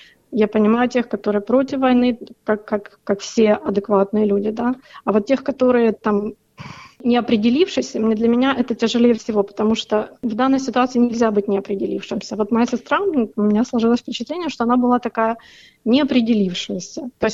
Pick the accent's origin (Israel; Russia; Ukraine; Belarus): Ukraine; Я родилась и выросла в Украине. Моя мама русская, родилась и выросла в России. Вышла замуж за моего отца в Украине и как бы 46 лет уже живет на Украине. Все родственники со стороны отца у меня как бы в Украине.